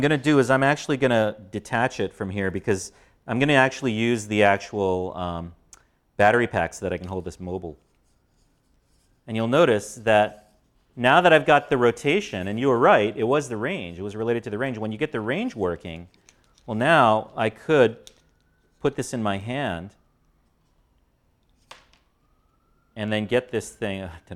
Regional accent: Hawaii, United States; So I'm from Hawaii. When we say hello to people, sometimes we say aloha.

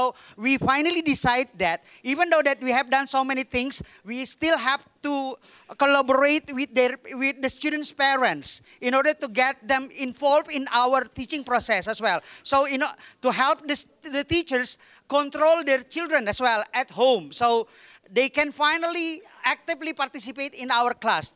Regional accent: Makassar, South Sulawesi, Indonesia; because I'm from Makassar in South Sulawesi.

